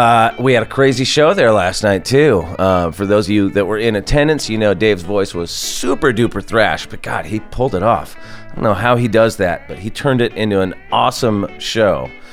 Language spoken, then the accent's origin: English; California, United States; And I'm from California. I don't know how to handle it.